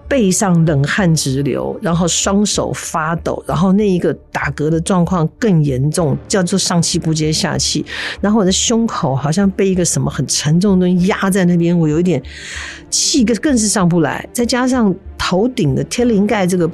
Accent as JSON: {"language": "Chinese", "country": "Taiwan", "accent": "Taiwanese Mandarin", "said": "我在讲台湾国语"}